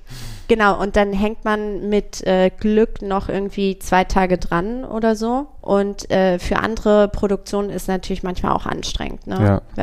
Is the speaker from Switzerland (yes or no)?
yes; Switzerland; also born or lived in Antwerp; now in Hamburg, Germany; Ich denke, erstmal wichtig, ich bin ja Schweizerin.